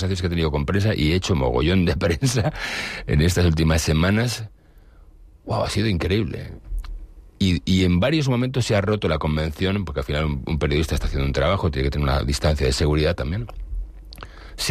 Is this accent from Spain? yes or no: yes; Galicia, Spain; Volví a mi tierra como el hijo pródigo, a Galicia.